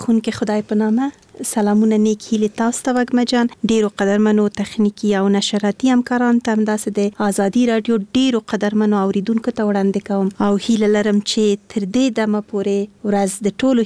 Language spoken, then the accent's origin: Pashto; Kabul, Afghanistan; born there; زه د اصلا پلار مې د خوست ده مور مې د پکتیا ده او زه په خپله کابل کې زیږیدلی یم خو په هر صورت د خوست ایل کېږم